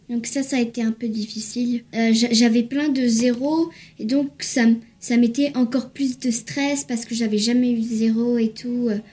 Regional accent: France; born there; Moi, je sais qu'il y a quand même une partie de moi qui est quand même américaine, même si je suis née en France.

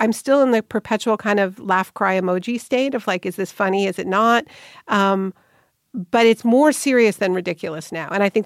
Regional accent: Canada; I grew up in Canada

